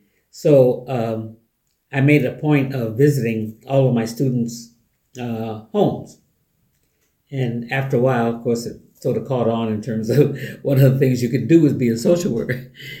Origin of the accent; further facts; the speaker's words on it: Witherby, New York, United States; Looking at upstate New York, where most of those prisons were built, from in my hometown area, as a matter of fact, they built one of those prisons right across the street from my home in Witherby.